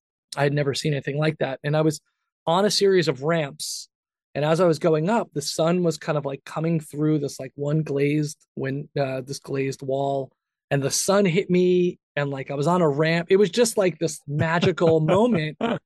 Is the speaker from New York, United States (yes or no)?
yes; New York, United States; That's a very kind of typical thing for where I was in the Northeast, where we grew up in New York.